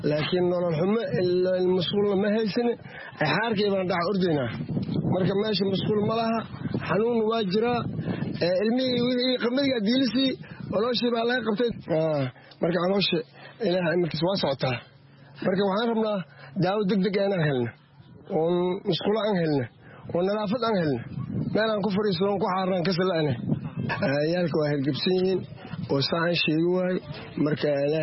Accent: Lower Juba, Somalia; waxaan ka soo barakacay jubbada hoose.

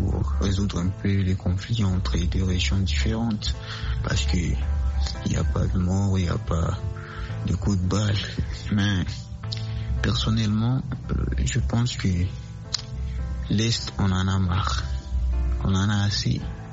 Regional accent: Bukavu, South Kivu, DR Congo; je suis congolais de l'Est, dans la province Kishu-Kivu et la ville de Bukavu.

